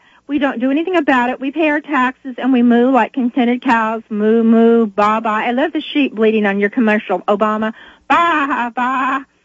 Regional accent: Texas, United States; I'm a Texan in exile in Indiana.

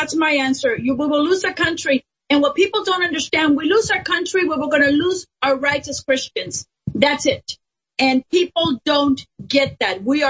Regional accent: San Jose, California, United States; I was raised in San Jose.

